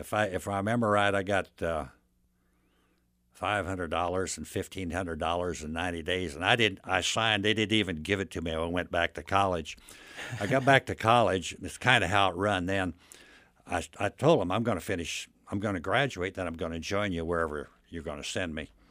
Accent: Pickway, Kansas, United States; Well, we played baseball in my hometown all my life.

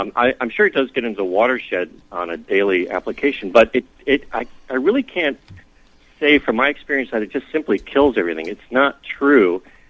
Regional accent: Cleveland, Ohio, United States; I'm a Midwest native. I'm from Ohio, where they really pound the roads with salt.

